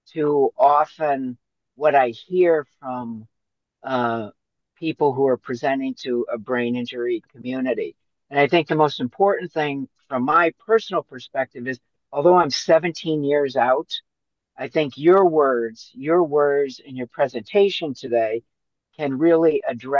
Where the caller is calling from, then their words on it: Omaha, Nebraska, United States; I'm calling from Omaha, Nebraska.